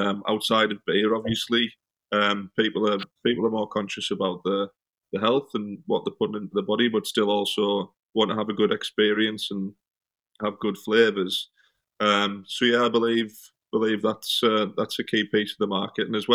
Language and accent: English; United Kingdom; Obviously, being British and from Europe, we've got some excellent lagers.